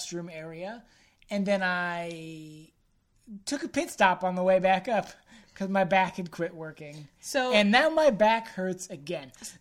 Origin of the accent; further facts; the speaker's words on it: Springfield, United States; I don't like it because I'm proud of my hometown. And I love that I'm from Springfield. And I love that I can go to all my favorite little places.